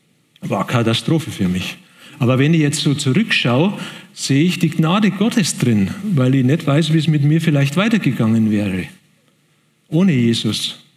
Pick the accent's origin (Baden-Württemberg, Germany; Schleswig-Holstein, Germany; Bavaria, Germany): Bavaria, Germany; Munich; Ich bin ja in München geboren, aufgewachsen, studiert und so weiter dort.